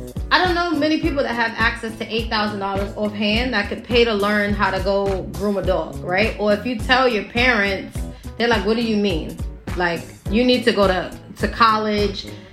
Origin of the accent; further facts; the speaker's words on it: New York City, New York, United States; I grew up in the South Bronx, Mitchell Projects, which is actually the poorest congressional district in the nation.